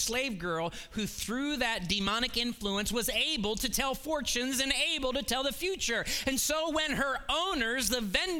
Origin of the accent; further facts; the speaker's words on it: Cleveland, Ohio, United States; So I grew up in Cleveland, Ohio. My father was a manager in General Motors for 38 years.